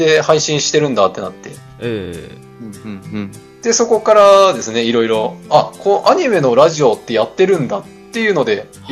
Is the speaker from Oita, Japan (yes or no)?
no; Saitama, Japan; あ、埼玉出身ですね。